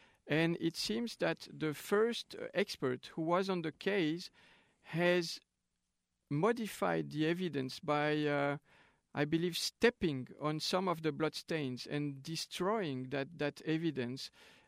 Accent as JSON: {"language": "English", "country": "Switzerland", "lives_now": "United States", "said": "because I come from Switzerland, which is a democratic country. I live in the U.S."}